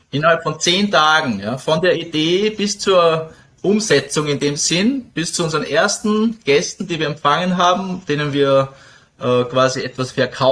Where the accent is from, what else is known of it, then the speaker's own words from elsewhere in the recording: Vienna, Austria; born there; kam dann zurück nach Wien, wo ich geboren bin und eben damals studiert habe